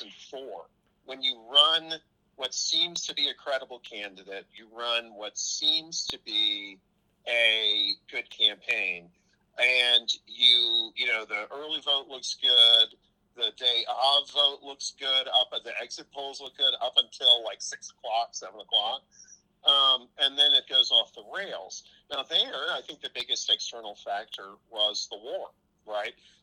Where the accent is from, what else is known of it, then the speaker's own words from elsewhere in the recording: Texas, United States; I grew up in Texas where, as Latino, you know, as a small business guy moves up the ladder, you know, becoming Republican is a little bit like arriving